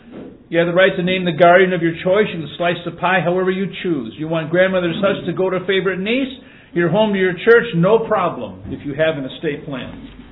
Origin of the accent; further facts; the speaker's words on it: Toledo, Ohio, United States; I grew up with David in Toledo.